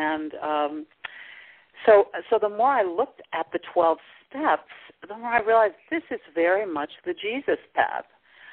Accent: St. Louis, Missouri, United States; You know, I'm from St. Louis, Missouri, and one of the things people in Missouri is called the show me state.

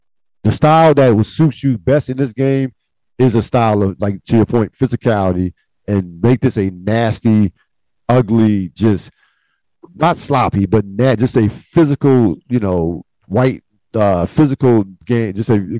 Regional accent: Philadelphia, Pennsylvania, United States; I grew up in the Philadelphia area.

